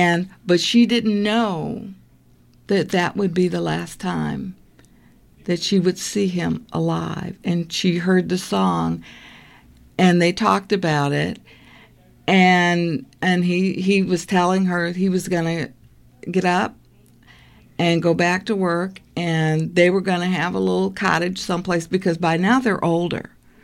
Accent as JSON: {"language": "English", "region": "Michigan", "country": "United States", "tie": "born or raised there", "said": "I remember growing up in Michigan. My mother always had a garden."}